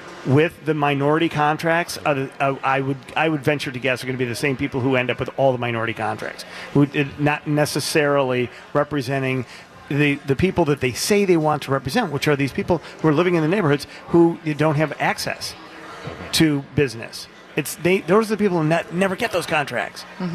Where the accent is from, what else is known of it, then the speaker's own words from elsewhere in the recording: Chicago, Illinois, United States; As a Chicagoan my whole life and covering this town for three decades